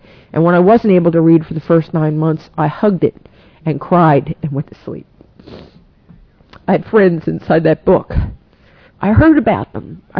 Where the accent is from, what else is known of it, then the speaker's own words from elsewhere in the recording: New York, United States; And by the way, I'm a New Yorker. I'm not a Philly. I'm a Philly from New Yorker.